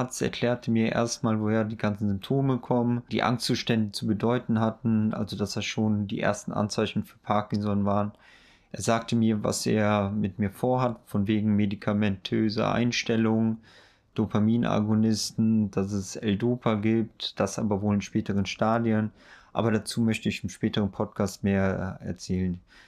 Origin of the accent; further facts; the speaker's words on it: Neuss, North Rhine-Westphalia, Germany; ich komme ja auch aus Neuss.